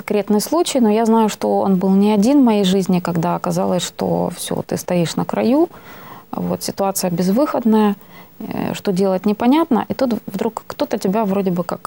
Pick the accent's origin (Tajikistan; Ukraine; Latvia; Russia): Ukraine; Прежде всего, родина. Там, где я родилась, там, где я выросла, там, где я услышала песни народные